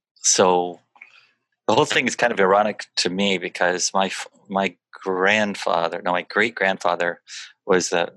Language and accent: English; Seattle, Washington, United States; When I was a kid and growing up in Seattle, we never used mulch.